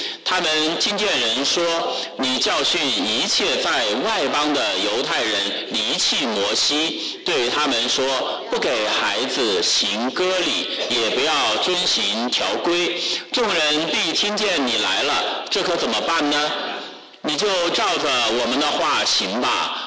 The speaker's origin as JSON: {"language": "Chinese", "country": "China", "said": "我一个中国人，一个中国年轻人居然还是基督徒，居然信耶稣"}